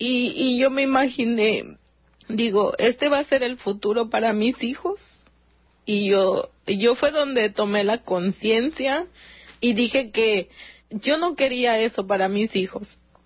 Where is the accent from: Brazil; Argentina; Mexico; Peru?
Mexico; now in United States; De esos 12 millones, más de la mitad somos mexicanos.